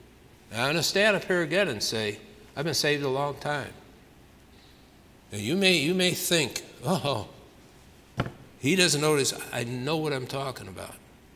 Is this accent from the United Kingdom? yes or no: no; Chicago, Illinois, United States; Again, I'm from Chicago. As a teenager, we'd go down there to the missions and work, so I'm very familiar with Skid Row.